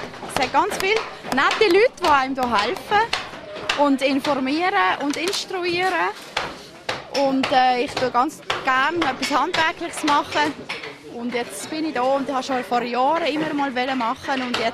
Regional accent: Liestal, Basel-Landschaft, Switzerland; ich bin hier aufgewachsen in der Region Liestl und bin auch schon ein paar Mal schauen

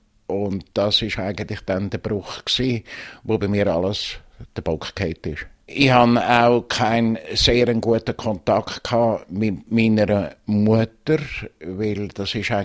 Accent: Dietikon, Zurich, Switzerland; Geboren bin ich in Dietikon im Kanton Zürich am 8. März 1940. Und bin dann gerade direkt nach der Geburt zu meinen Grosseltern mütterlicherseits gekommen

